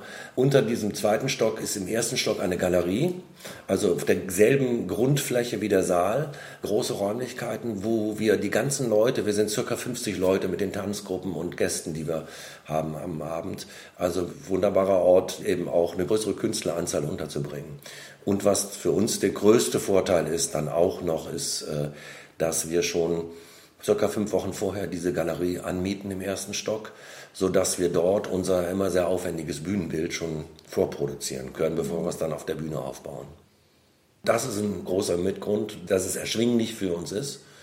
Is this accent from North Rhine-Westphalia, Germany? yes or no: yes; Düsseldorf, North Rhine-Westphalia, Germany; born there; now in Cologne, Germany; ich bin 58 Jahre alt, bin geborener Düsseldorfer, lebe aber seit über 30 Jahren sehr gerne in Köln.